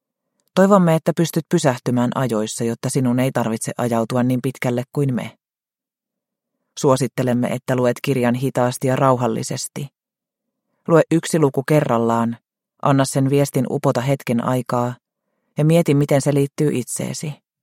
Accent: Ludvika, Dalarna County, Sweden; born there; Olen syntynyt Ludvikassa vuonna 1961. Olin lapsena hyvin ujo

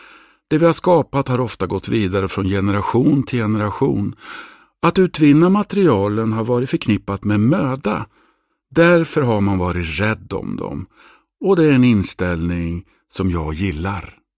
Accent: Degerfors, Örebro County, Sweden; pappa var järnbruksarbetare i Österrike före andra världskriget innan han emigrerade till Sverige för att arbeta som smältare på järnverket i Degerfors, där jag växte upp.

